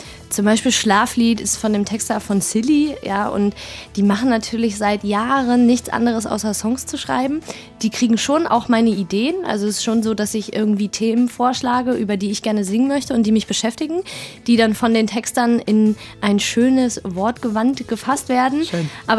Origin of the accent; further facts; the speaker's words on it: Berlin, Germany; Ja, geboren und aufgewachsen und Familie auch Berlin.